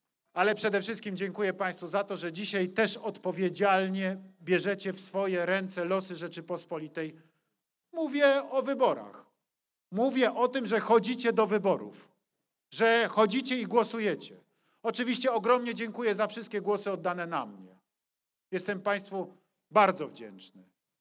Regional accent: Kraków, Lesser Poland, Poland; Więc jako krakowianin mogę powiedzieć, w jakimś sensie jestem też u siebie.

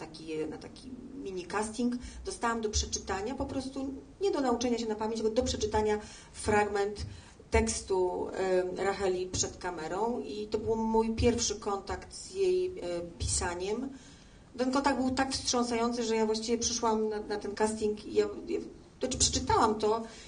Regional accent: Warsaw, Masovian Voivodeship, Poland; mimo że jestem warszawianką

